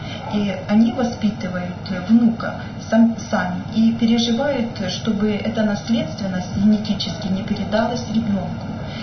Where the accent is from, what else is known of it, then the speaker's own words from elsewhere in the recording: Kyiv, Ukraine; Я из Киева.